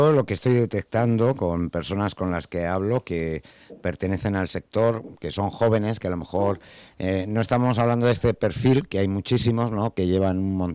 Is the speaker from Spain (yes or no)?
yes; Spain